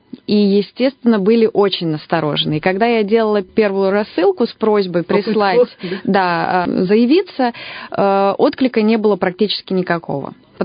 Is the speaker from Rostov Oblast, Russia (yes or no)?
yes; Taganrog, Rostov Oblast, Russia; also born or lived in Moscow / Novosibirsk; now in Irkutsk, Russia; Я приехала сюда из города Новосибирска. Вообще, я и не из Новосибирска. Сама училась в Москве, а родом из города Таганрога, Ростовской области. Я южанка.